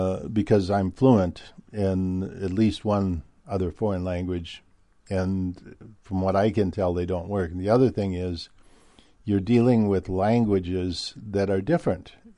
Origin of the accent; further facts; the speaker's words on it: Minnesota, United States; I'm from the Midwest, raised in, you know, Minnesota, the heart of the Midwest.